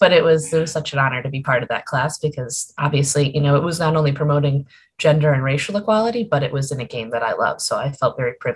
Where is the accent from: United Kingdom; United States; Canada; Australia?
United States; Illinois; Grew up right outside Chicago